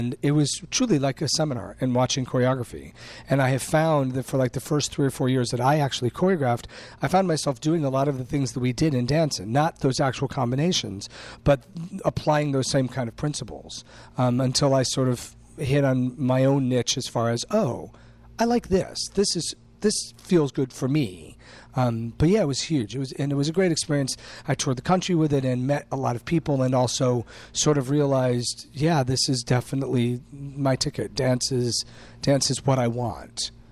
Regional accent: Chicago, Illinois, United States; now in Pennsylvania, United States; People are like, oh, you're from Pennsylvania. I was like, I live in Pennsylvania. I'm from Chicago. I am a product of this city.

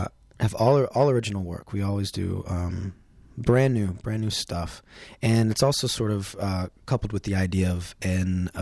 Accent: New Orleans, Louisiana, United States; which takes place in my hometown of New Orleans

